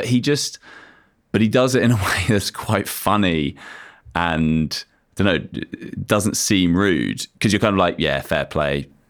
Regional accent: Australia; I'm from Australia.

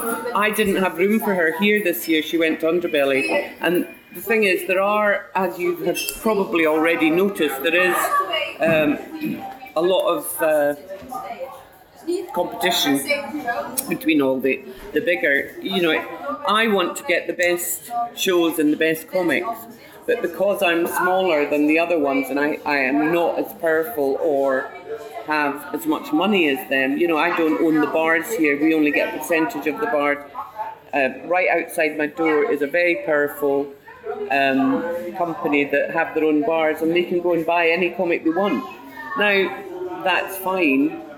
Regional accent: Edinburgh, Scotland, United Kingdom; I am born and bred in Edinburgh and I live and work in Edinburgh, I don't come up from London

